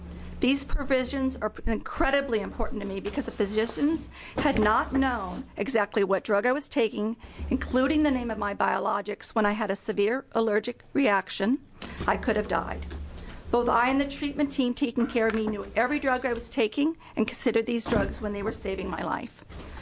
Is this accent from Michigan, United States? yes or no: no; Laurelhurst, Oregon, United States; born there; I'm a single mom, and I was born in Laurelhurst and live in Happy Valley.